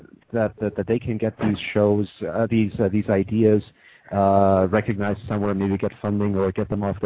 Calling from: Canada; And I'm calling from Canada, and we love it up here.

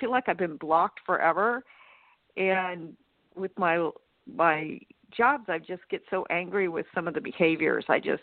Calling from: Tulsa, Oklahoma, United States; I'm calling from Tulsa, Oklahoma.

